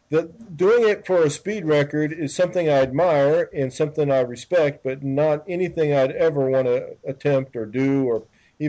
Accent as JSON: {"language": "English", "country": "United States", "tie": "born or raised there", "said": "what's the next closest culture to what I grew up in America."}